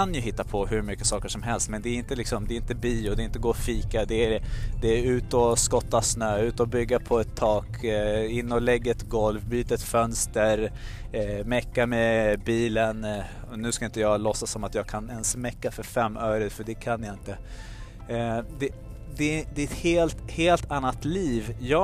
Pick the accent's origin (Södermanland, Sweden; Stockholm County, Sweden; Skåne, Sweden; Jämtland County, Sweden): Stockholm County, Sweden; Stockholm; jag är liksom typisk stockholmare